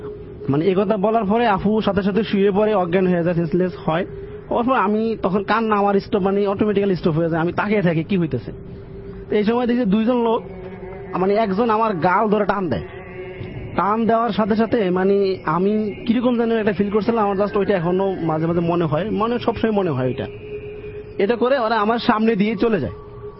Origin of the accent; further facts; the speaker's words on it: Bhola, Barisal Division, Bangladesh; আমার বাড়ি ভোলা, ভোলা গোসাইহাট বাজারে।